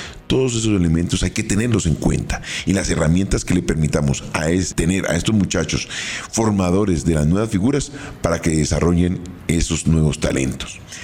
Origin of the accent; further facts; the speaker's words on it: Colombia; Somos colombianos, sudamericanos